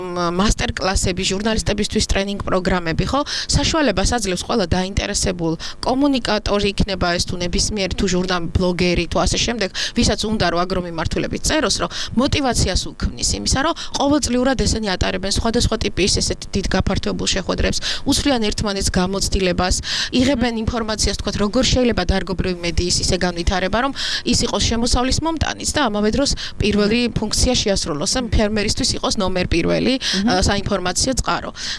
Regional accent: Kakheti, Georgia

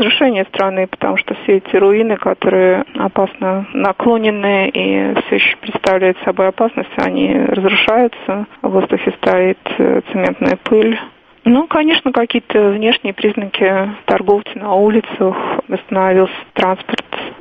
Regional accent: Moscow, Russia; Я выросла в Москве, никогда не было землетрясений.

